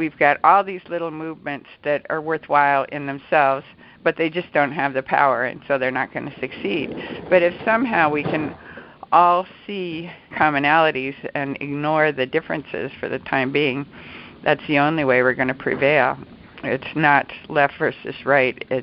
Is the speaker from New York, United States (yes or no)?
no; Los Angeles, California, United States; I'm from Los Angeles, and, of course, everybody here is a Democrat.